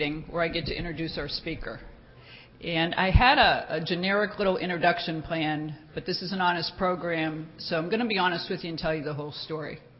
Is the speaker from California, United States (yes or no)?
no; Fort Lauderdale, Florida, United States; And I hadn't even planned on introducing myself, and somebody found out I was from Fort Lauderdale and introduced her